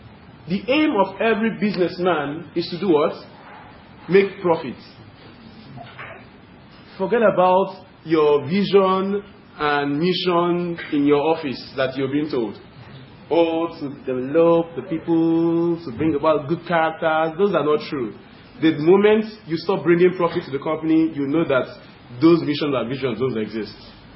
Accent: Nigeria; I hope you can understand my accent. I know I'm a Nigerian.

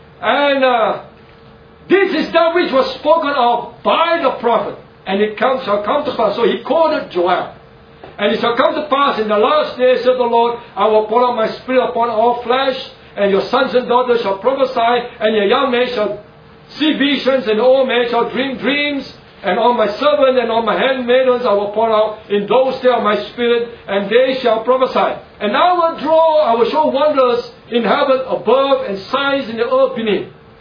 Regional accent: Singapore; You know, that we are Singaporean, we speak English, but we have a certain accent, right?

